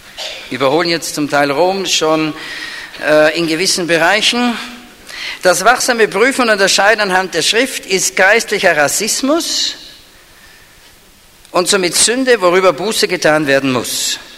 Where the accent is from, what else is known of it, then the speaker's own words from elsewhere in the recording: Austria; da freue ich mich als Österreicher natürlich besonders, denn mein Heimatland war ja mal 97%